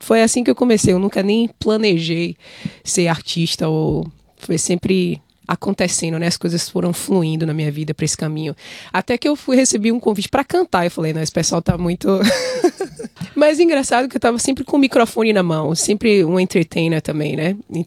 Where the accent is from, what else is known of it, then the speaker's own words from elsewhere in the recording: Bahia, Brazil; Então, eu sou da Bahia, né? O axé é uma coisa natural na Bahia. Você vai crescendo ouvindo aquilo ali, o axé, o samba reggae.